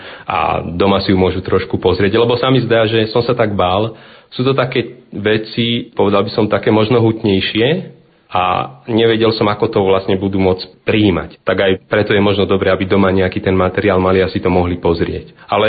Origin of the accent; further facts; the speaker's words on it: Považská Bystrica, Trenčín Region, Slovakia; pochádzam z Považskej Bystrice, vyštudoval som seminár v Nitre, potom som pôsobil vo farnostiach Vlčince, Bošany, potom som istý čas strávil v Ríme štúdium psychológie a odtiaľ som sa vrátil sem